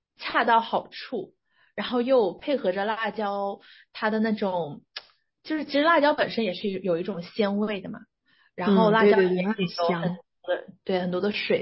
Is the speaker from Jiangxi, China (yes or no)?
yes; Jiangxi, China; 就是我是江西人，然后呢我相信大家都对江西人有一个非常典型的刻板印象